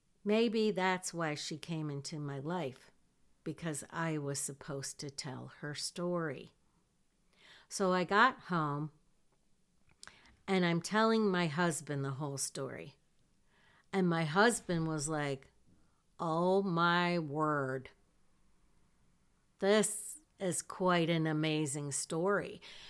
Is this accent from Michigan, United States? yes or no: yes; Michigan, United States; And we told her we were from Michigan.